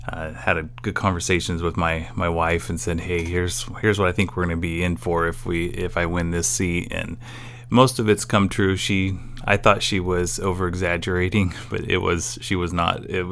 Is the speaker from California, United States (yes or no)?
yes; McKinleyville, California, United States; I grew up in McKinleyville. I actually have never moved from McKinleyville before. Went to local schools, McKinleyville High School.